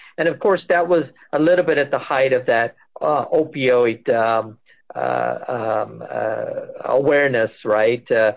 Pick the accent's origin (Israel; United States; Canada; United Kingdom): United Kingdom; England; also born or lived in elsewhere; I had of this Indian heritage, even though, I grew up partly in England and partly here